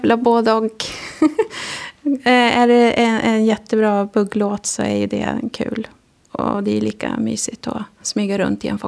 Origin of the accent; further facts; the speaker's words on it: Uppsala, Uppsala County, Sweden; also born or lived in Karlskoga; now in Västerås, Sweden; Jag är uppväxt i Uppsala. Så att jag har jobbat i Uppsala.